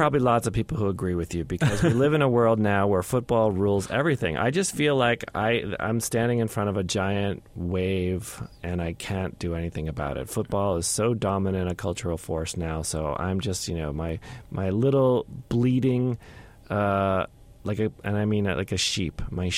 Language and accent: English; Northeast, United States; I grew up in the Northeast. I went to a Big Ten school, but we were crummy when I went to Wisconsin.